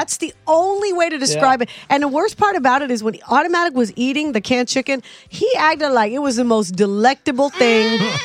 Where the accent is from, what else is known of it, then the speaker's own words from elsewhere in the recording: Southern United States, United States; My nana used to make sun tea. You know, I'm from the South.